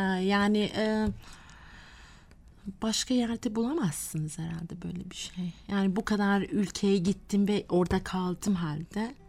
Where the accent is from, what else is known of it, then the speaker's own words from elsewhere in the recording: Malaysia; now in Ankara, Turkey; Aslen nerelisiniz deyince aslen Malezyalıyım dedim artık